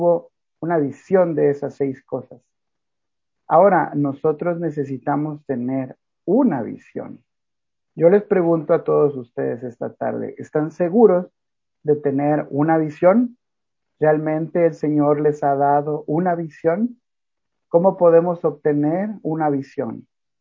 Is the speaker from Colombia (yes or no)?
no; Guatemala; Soy originario de Guatemala y sirvo aquí en la iglesia en Guatemala.